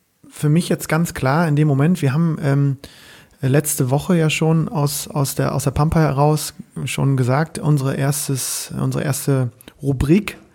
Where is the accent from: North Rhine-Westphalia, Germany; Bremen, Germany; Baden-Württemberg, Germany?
Bremen, Germany; ich einfach als Bremer es geschafft habe, irgendwie trotzdem in der Jugend in die nationale Spitze zu kommen.